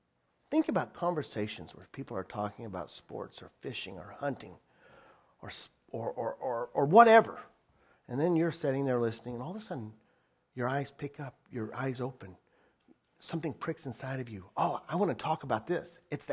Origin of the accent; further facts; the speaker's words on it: Texas, United States; I don't know how many Texans there are here. I'm a Texan.